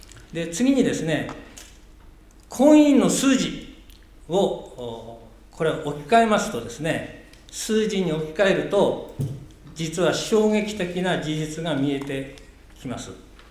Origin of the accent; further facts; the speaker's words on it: Tsuchiura, Ibaraki, Japan; born there; 私の生まれ故郷の土浦市では